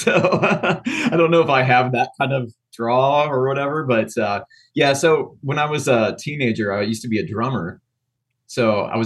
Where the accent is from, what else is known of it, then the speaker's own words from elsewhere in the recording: Ohio, United States; now in Texas, United States; I'm from the Midwest. So, you know, we moved down to Texas in 2010. So we've been here 15 years, but, you know, lived in Ohio for most of my life, actually.